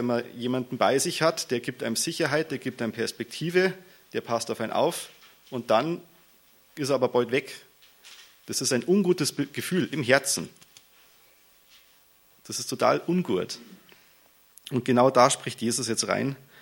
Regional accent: Aufham, Bavaria, Germany; meine Frau ist die Regina. Und wir kommen aus Aufham und das ist südlich von Grassau. Das ist eine Gemeinde, eine halbe Stunde von hier entfernt.

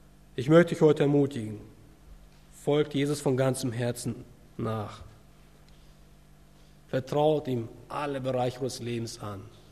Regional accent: Bielefeld, North Rhine-Westphalia, Germany; moved away as an adult; now in Bad Reichenhall, Germany; Als Familie kommen wir aus Ostwestfalen, aus der Gegend von Bielefeld. Und wir haben unsere ganze Familie dort gelassen. Unsere Verwandten sind alle dort. Und wir sind hierher gekommen, wir sind nach Bad Reichenhall gegangen

